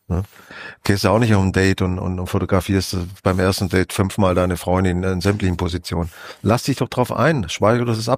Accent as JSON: {"language": "German", "country": "Spain", "said": "ich bin ja Spanier, bin ja regelmäßig und bin auch so aufgewachsen, dass am Tisch auch miteinander gesprochen wird"}